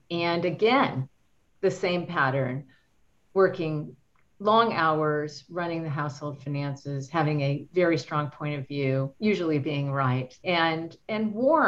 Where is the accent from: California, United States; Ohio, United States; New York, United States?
Ohio, United States; born there; I did. I was born in Ohio, where they lived very close to us.